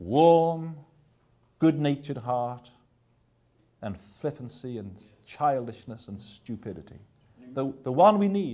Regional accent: England, United Kingdom; certainly I was brought up on something in England

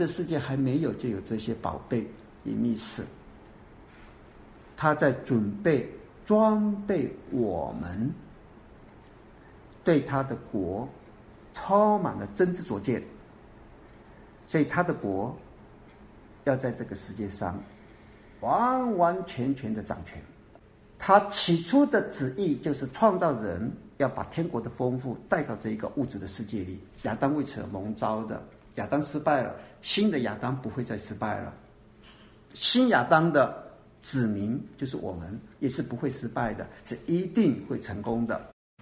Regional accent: Taiwan; 我说我不是，我从台湾来的。所以我对台湾的认识是我长大的地方，我对它是认识的。

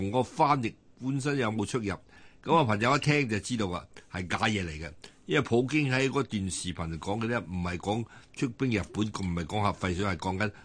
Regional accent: China; 我哋中國人講話就話寧可信其有，不可信其無。

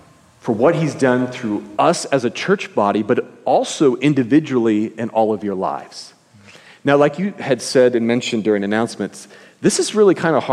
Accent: California, United States; Yes, I know. I am from California.

